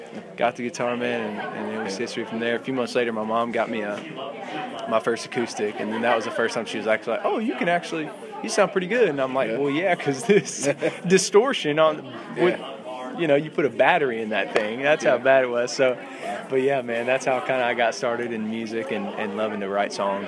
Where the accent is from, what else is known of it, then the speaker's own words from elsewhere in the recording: Beaumont, Texas, United States; moved away as an adult; now in Nashville, United States; Well, I grew up in Texas, southeast Texas, a little town called Beaumont.